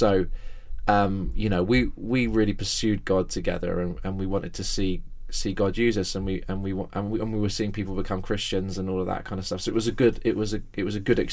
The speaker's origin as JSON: {"language": "English", "town": "Exeter", "region": "South West England", "country": "United Kingdom", "tie": "born or raised there", "said": "the local church I was brought up in my hometown of Exeter"}